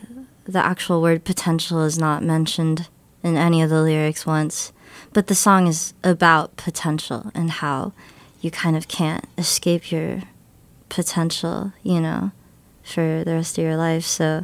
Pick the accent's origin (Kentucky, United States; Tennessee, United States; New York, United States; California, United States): California, United States; Los Angeles; now in Massachusetts, United States; I'm from Los Angeles, California, but I currently live in Mass.